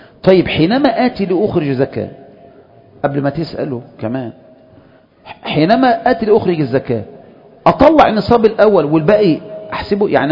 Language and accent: Arabic; Egypt; بس انا مصري يعني لازم